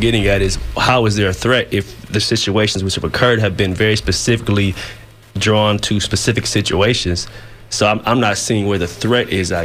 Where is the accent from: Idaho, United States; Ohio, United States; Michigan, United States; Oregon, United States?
Michigan, United States; Flint; I come from Flint, Michigan, mm-hmm. so I know churches Flint, Detroit, Baton Rouge, and Jackson, Tennessee.